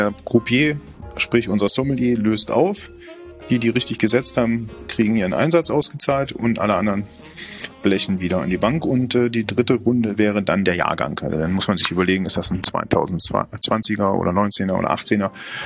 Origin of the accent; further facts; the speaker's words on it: Germany; dann höre ich oft die Meinung, dass wir Deutschen doch recht weit hinten sind.